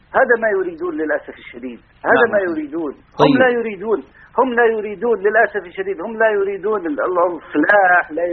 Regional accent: Saudi Arabia; عندنا في المملكة العربية السعودية وفي الوطن العربي

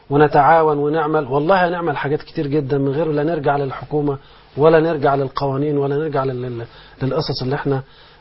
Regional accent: Egypt

